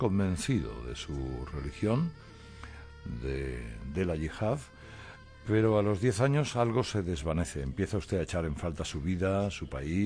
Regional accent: Spain; como yo soy un ciudadano español.

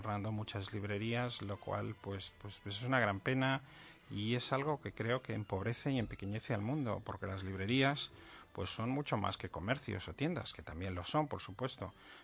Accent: Barcelona, Catalonia, Spain; born there; Yo vivo en California, en Los Ángeles, la mayor parte del año, porque he vivido ahí durante muchos años. Y luego vivo también pues en Barcelona, que es la ciudad donde yo nací.

